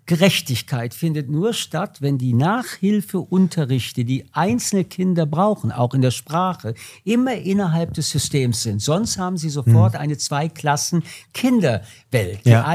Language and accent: German; France; ich komme aus Frankreich